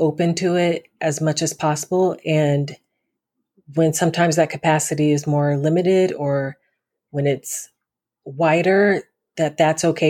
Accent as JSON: {"language": "English", "region": "Arizona", "country": "United States", "tie": "born or raised there", "said": "so when I grew up in Arizona, so predominantly white state, right? Even though I grew up in a military town, my parents were military"}